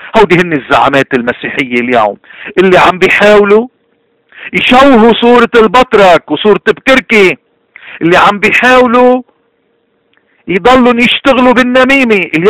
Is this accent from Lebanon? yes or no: yes; Lebanon; نحنا لبنانية واللبناني حامل رسالة